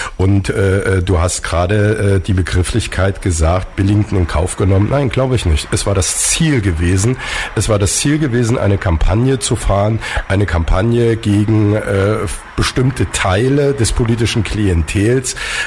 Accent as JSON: {"language": "German", "town": "Potsdam", "region": "Brandenburg", "country": "Germany", "said": "Und wir als Potsdamer haben es ja mitbekommen."}